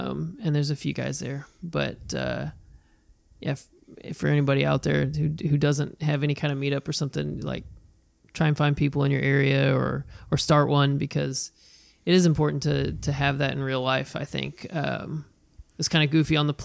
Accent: Texas, United States; Well, being here is very different, because like at home, I'm from Texas, like we can carry guns or you got to have a license, right?

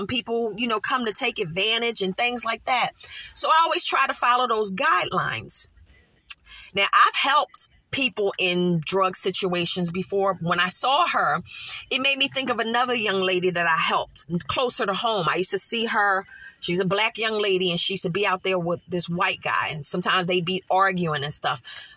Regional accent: Philadelphia, Pennsylvania, United States; You know, I'm from Philly. And, you know, growing up back, you know, way back when I was a little girl, I walked the streets with my grandmother

